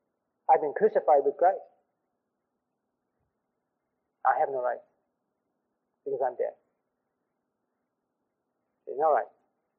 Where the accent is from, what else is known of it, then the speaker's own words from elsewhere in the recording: Broken Bow, Nebraska, United States; Well, I'm from Broken Bow, Nebraska.